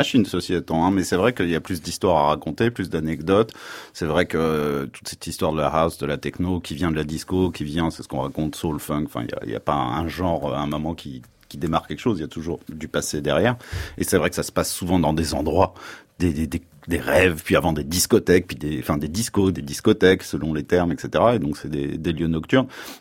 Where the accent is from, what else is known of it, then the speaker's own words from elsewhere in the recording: France; c'est aussi parce qu'on est français